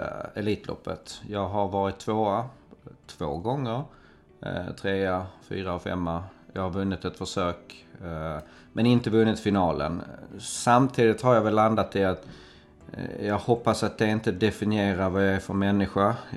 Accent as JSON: {"language": "Swedish", "region": "Skåne", "country": "Sweden", "tie": "born or raised there", "said": "jag är faktiskt född och uppväxt på Borups gård som ligger lite ganska nära mellan Jägersro och Sturup kan man säga. Men sedan bodde vi Almgården som ligger ganska nära Jägersro och Jägersro villastad. Så att väldigt nära Jägersro kan man säga att jag är uppväxt."}